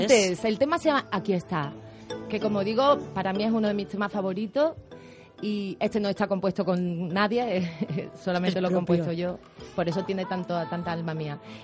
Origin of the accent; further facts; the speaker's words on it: Andalusia, Spain; Soy muy andaluza, muy pasional